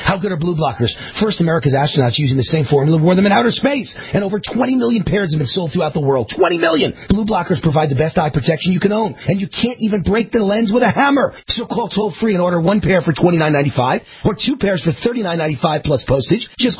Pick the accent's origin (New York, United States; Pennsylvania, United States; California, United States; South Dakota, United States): New York, United States; now in Dallas, United States; I'm proud of my Dallas Cowboys, even though I'm a New Yorker born and bred.